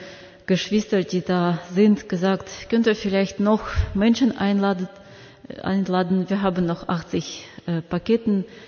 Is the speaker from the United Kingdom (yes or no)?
no; Mariupol, Donetsk Oblast, Ukraine; wir haben auch nichts genauso wie ihr, wir sind selbst aus Mariupol